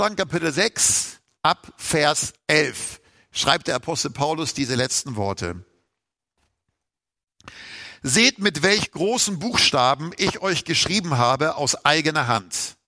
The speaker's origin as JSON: {"language": "German", "region": "Hamburg", "country": "Germany", "said": "Ich bin ja Hamburger, da muss ich nicht so weit fahren."}